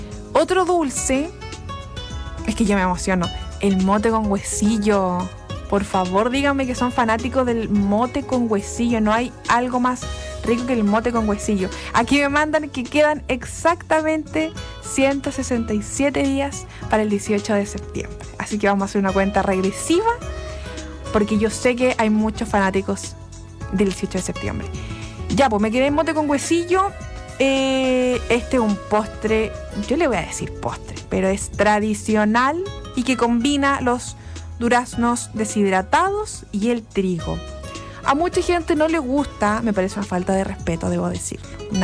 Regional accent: Chile; uno, como es chileno, tiene que tener alma de chileno.

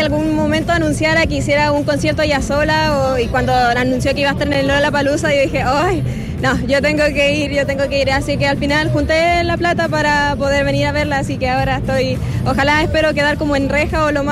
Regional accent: Maipú, Santiago Metropolitan, Chile; Sí, soy de Maipú. De Maipú vengo hasta acá

